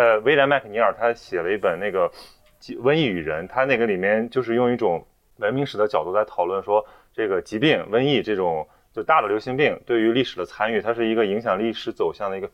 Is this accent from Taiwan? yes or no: no; China; 如果能够我们作为中国人自己回看自己的历史